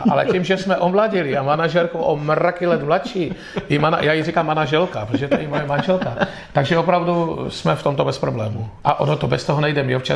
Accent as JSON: {"language": "Czech", "town": "Vizovice", "region": "Zlín Region", "country": "Czechia", "said": "Já jsem z Vizovic, to je hlavní město slivice"}